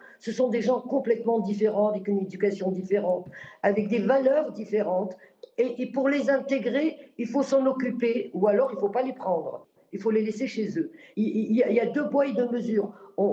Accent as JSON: {"language": "French", "country": "Morocco", "tie": "born or raised there", "moved": "as an adult", "lives_now": "France", "said": "Parce que je suis née moi-même au Maroc et j'ai vécu le tiers-monde déjà. Et je suis revenue en France à l'âge de 18 ans."}